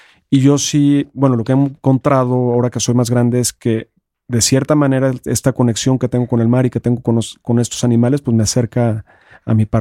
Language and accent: Spanish; Guapalcalco, Hidalgo, Mexico; also born or lived in Mexico City; Yo nací aquí en la Ciudad de México en 1972 y recién nacido me fui a vivir un rancho en Hidalgo. Viví toda mi vida en un rancho en Hidalgo, en un pueblo muy pequeñito llamado Guapalcalco.